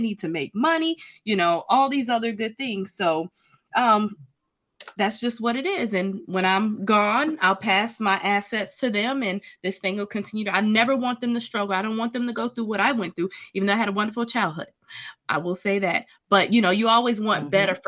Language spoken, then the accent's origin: English; South Carolina, United States; also born or lived in Asheville, North Carolina; I am a mother of five. I am an entrepreneur. I was born in Asheville. I like to call myself a Carolina girl because I was raised in South Carolina. So between North and South Carolina, that's who I am.